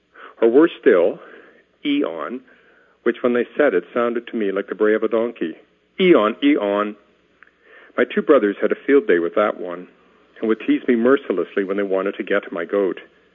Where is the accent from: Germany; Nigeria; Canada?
Canada; When I was a kid growing up in Canada in the 1950s